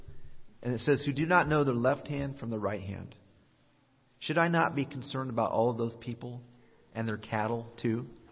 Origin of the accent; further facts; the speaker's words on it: California, United States; It's very far from our family. We're from Southern California, and all of our family live there.